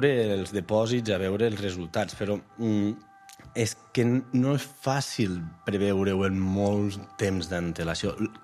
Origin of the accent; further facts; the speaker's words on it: Batea, Catalonia, Spain; Jo de Batea, que som de secà, que no hi ha volcans